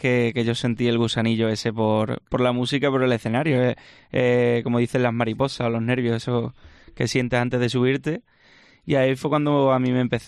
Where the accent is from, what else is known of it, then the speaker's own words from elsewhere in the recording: Extremadura, Spain; para mí es un orgullo representar a mi tierra y, por supuesto, a lo que es Badajoz